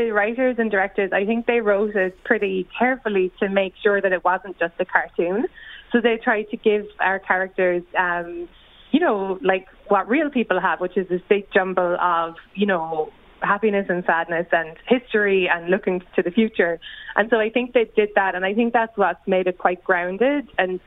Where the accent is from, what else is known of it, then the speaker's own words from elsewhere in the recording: Ireland; you know, I am Irish.